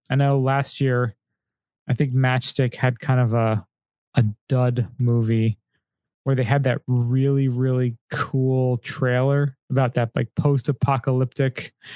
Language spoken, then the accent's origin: English; New Jersey, United States; We're from Jersey.